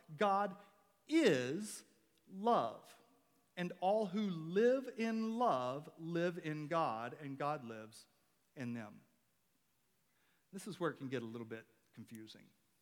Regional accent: Memphis, Tennessee, United States; now in Alaska, United States; I grew up in the South, specifically in Memphis.

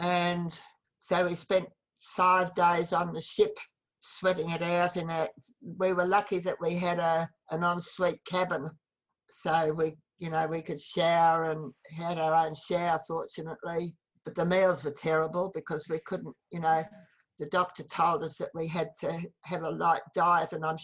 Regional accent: Brighton, Victoria, Australia; Because I was brought up in Brighton and we lived in Moorabbin and Brighton until we moved over here.

